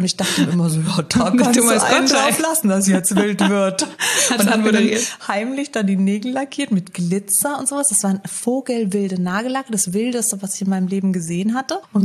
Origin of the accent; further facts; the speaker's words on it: Frankfurt, Hesse, Germany; Da gab es das Kaufhaus Zinner bei uns in Rödelheim. Jetzt gibt's eine Anekdote, Leute. Und da war … immer in der Kosmetikabteilung.